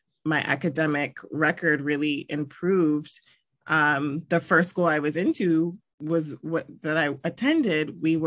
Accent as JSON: {"language": "English", "town": "Columbia", "region": "Maryland", "country": "United States", "tie": "born or raised there", "said": "Yeah, so I think growing up in Maryland and the relative like DC suburbs, and then later in Columbia in the more relative to Baltimore suburb, but still firmly planted between those two major metropolises, I had a really great upbringing in Maryland."}